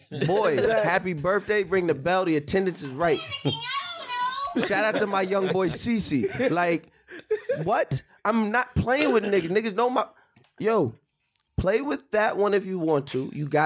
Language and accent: English; Long Island, New York, United States; I'm from Long Island, nigga. Like, there'd be sand from, like, the asphalt.